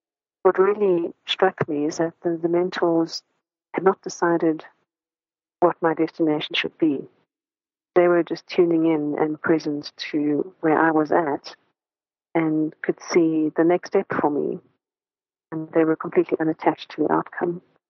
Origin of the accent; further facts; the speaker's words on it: Cape Town, Western Cape, South Africa; as a child growing up in South Africa, there was only one movie theater in the city of Cape Town